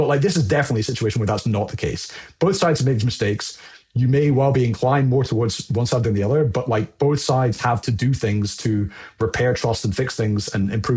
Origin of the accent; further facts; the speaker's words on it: United Kingdom; maybe it's the just because I'm British